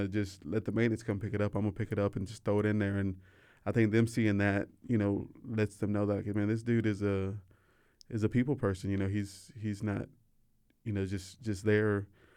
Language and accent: English; Waco, Texas, United States; I grew up in South Waco, but I'm a representative of Waco ISD